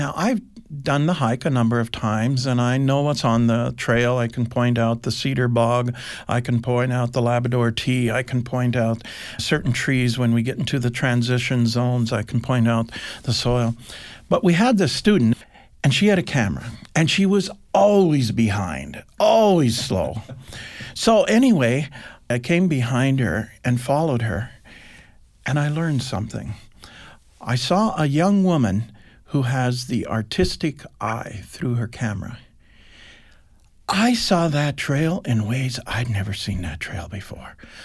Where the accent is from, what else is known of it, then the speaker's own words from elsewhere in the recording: Kansas, United States; I grew up on a dairy farm and a ranch in central Kansas. So I'm an American.